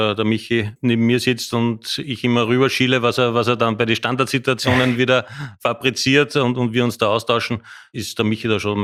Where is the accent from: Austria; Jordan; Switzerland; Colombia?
Austria; auch als Österreicher